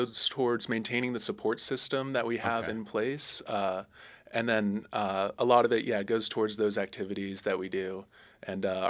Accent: McLean, Virginia, United States; now in Juneau, United States; I'm originally from outside of D.C., McLean, Virginia.

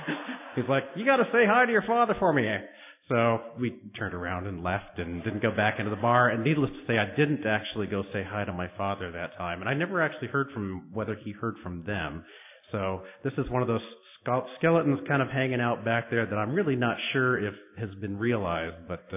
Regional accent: Alaska, United States; I was born and raised in Alaska

